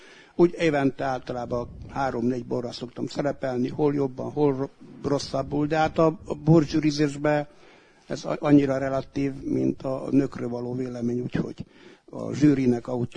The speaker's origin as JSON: {"language": "Hungarian", "town": "Küküllődomb", "region": "Mureș County", "country": "Romania", "said": "amit a szüleim törököltem Küküllődombon, onnan származom"}